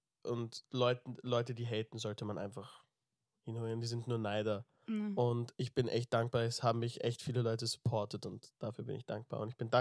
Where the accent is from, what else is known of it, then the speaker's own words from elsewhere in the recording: Vienna, Austria; born there; also born or lived in Thailand; Ich bin auch in Wien geboren, 2003. Hab dann 1,5 Jahre hier im 18. Bezirk gewohnt. Dann bin ich nach Thailand gezogen für 1,5 Jahre, weil mein Vater dort gearbeitet hat nach dem Tsunami.